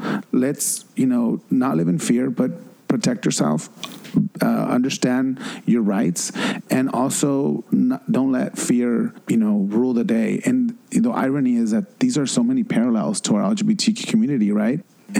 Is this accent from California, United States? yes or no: yes; Los Angeles, California, United States; I was growing up in East LA.